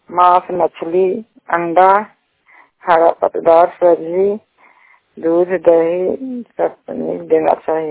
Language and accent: Hindi; Chhathi Bhausi, Bihar, India; छठी भौसी के रहने वाले हैं, थाना हिलसा जिला नरंदा के निवासी हूँ